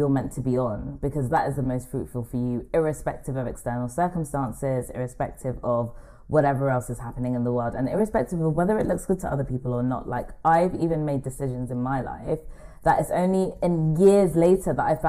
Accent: Nigeria; I'm Nigerian

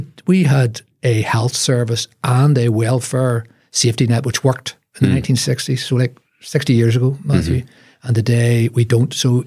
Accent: Belfast, Northern Ireland, United Kingdom; We grew up in Andersontown. Everybody really in the street had big families. I'm from a family of seven.

